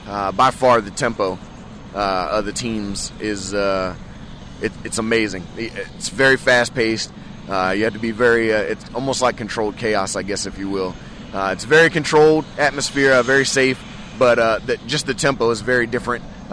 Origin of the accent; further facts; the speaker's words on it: Laurel, Maryland, United States; Growing up in Laurel, obviously this is a rich area for air shows.